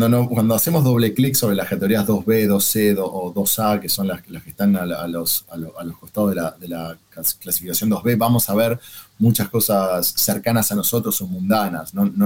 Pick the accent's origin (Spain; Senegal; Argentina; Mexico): Argentina; en mi caso soy argentino, está también el asado